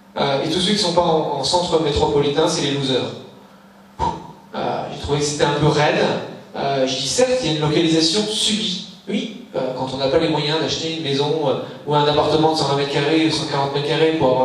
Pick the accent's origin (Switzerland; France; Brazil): France; Grand Est; Moi, je suis originaire des Ardennes. Les Ardennes, c'est un des rares départements qui se dépeuplent.